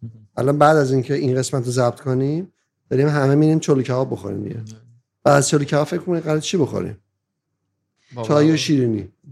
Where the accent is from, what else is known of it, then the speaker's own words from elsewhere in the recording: Iran; born there; توی نقطه ای از ایران به دنیا اومدم که شرایط نداشتم،